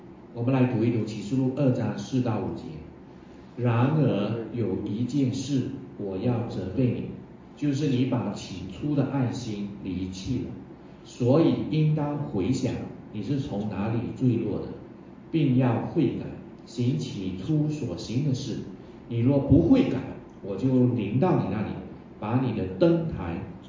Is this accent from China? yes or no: no; Malaysia; 我从马来西亚过来，我有时候都在一直想念，想念什么呢？想念我的家乡的食物啊、糕点啊等等，就那个一直从小吃到今天